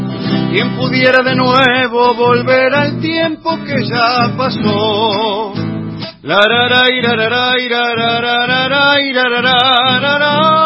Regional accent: Monje, Santa Fe, Argentina; es un pueblo muy chico, donde nos conocemos obviamente todos. No es porque sea mi pueblo, pero es un pueblo muy pintoresco, muy lindo, muy cuidado. Tranquilo

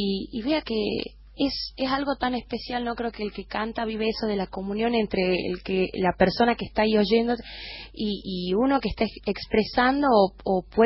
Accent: Tucumán, Argentina; Yo, como toda tucumana

